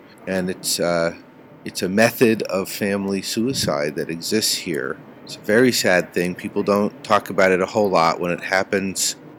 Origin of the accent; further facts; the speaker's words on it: United States; The Netherlands is an interesting place to be, from my perspective as an American at least.